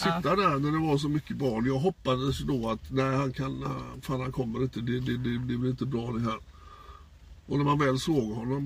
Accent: Gothenburg, Västra Götaland County, Sweden; som göteborgare så ska man ju veta då vilken som är Orust och vilken som är Körn. Men det kan inte jag.

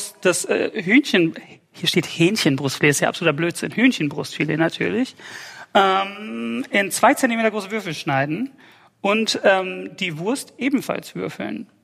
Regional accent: Atlanta, Georgia, United States; also born or lived in Huntsville, Alabama; Ich bin ja nicht geboren, aber ich bin aufgewachsen in den Vereinigten Staaten von Amerika, in Atlanta, Georgia. Danach haben wir sehr lange in Huntsville, Alabama gelebt.

